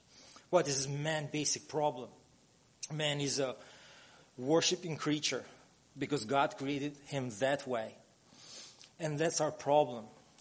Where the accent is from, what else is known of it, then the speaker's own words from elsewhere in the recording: Albania; he heard that I was from Albania